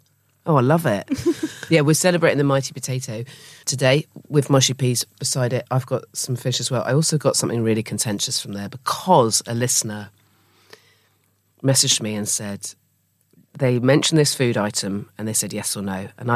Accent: South West England, United Kingdom; Where I grew up in Dorset by the Sea

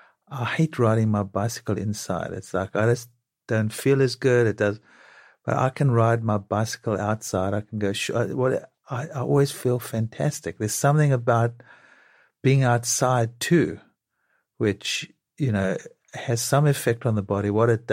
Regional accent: South Africa; Now, I'm not saying you sit in the sun like I sat in the sun growing up in South Africa and now I have skin damage

